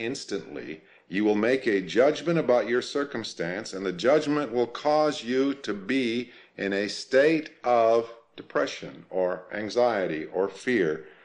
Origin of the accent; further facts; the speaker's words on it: Arizona, United States; On the desert, where I grew up in Arizona, when the sun set, in less than 3 minutes, it was dark.